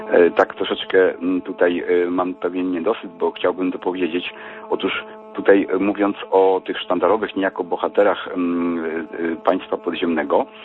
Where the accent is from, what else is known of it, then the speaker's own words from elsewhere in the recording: Pomeranian Voivodeship, Poland; bo jestem tutaj z Pomorza